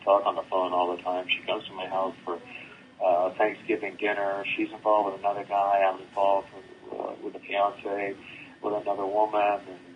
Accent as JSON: {"language": "English", "region": "Florida", "country": "United States", "tie": "born or raised there", "said": "I was born and raised in North Florida"}